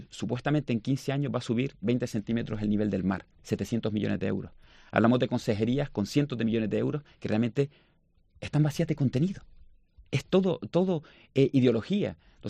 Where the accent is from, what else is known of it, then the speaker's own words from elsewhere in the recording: Canary Islands, Spain; Yo soy canario. O sea, mi padre nació aquí en La Orotava.